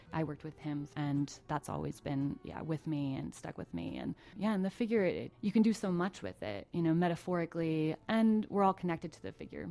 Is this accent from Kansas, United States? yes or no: no; Williamsport, Pennsylvania, United States; I'm from Williamsport. I grew up in Loyal Sock, and I graduated from Loyal Sock High School in 2000.